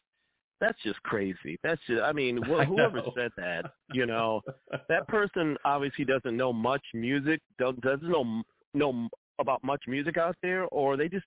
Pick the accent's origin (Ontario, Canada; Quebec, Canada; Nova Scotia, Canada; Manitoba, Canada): Quebec, Canada; Montreal; I'm from Montreal, Quebec, you know, Canada. Right now I'm back and forth, Chicago, New York.